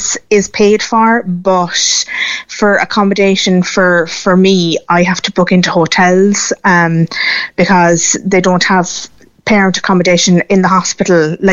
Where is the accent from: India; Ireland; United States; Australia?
Ireland; Cork, Munster; So we're from Cork originally.